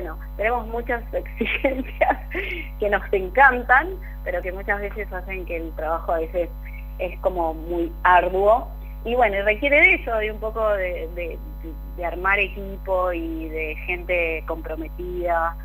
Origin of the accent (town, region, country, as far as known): Argentina